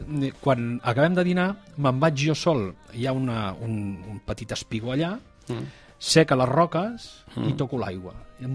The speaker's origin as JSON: {"language": "Catalan", "town": "Barcelona", "region": "Catalonia", "country": "Spain", "tie": "born or raised there", "moved": "as an adult", "lives_now": "Palau, Spain", "said": "Jo vaig créixer a Barcelona i, bueno, l'any 2000 vaig venir cap a Palau."}